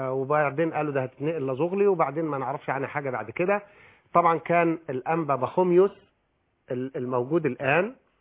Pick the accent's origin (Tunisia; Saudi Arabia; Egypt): Egypt; Upper Egypt; وأنا راجل صعيدي وعندي كلمتي ومسلم وعندي كلمتي